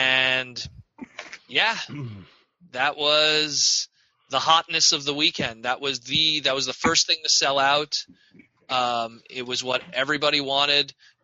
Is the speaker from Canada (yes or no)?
yes; Canada; especially as a Canadian.